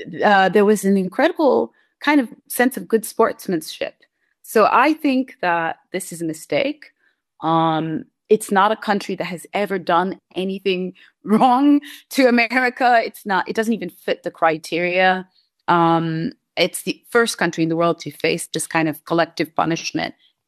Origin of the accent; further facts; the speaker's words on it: United States; I mean, I'm an American, so I'm biased, but I think American people are ultimately quite fair.